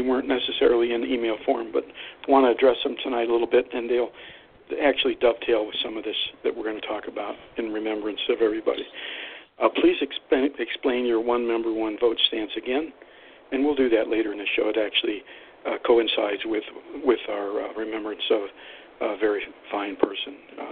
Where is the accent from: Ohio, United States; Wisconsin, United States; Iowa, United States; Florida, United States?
Ohio, United States; Youngstown; also born or lived in Michigan / Tennessee / Kentucky / California; I grew up in Youngstown, Ohio. I've lived up north in Michigan, all over central Michigan. I lived in Tennessee and Kentucky, California, Virginia